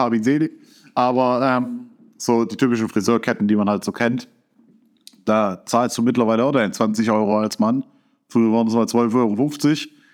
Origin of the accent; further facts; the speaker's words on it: Baden-Württemberg, Germany; Weil ich bin Schwabe.